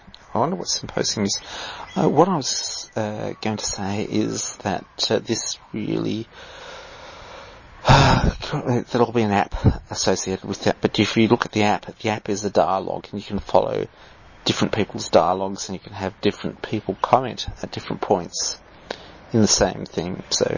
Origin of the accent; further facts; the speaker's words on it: Australia; Yeah, I'm just an Aussie bloke out here, you know, mowing at my barbie.